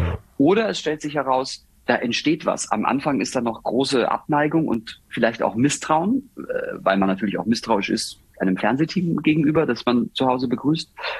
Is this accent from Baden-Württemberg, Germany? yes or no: yes; Baden-Württemberg, Germany; ich bin Badener